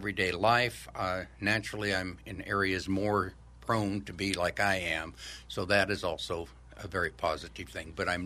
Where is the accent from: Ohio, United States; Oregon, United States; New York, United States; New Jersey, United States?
Oregon, United States; Eagle Point; Background, I was raised down in Southern Oregon, Eagle Point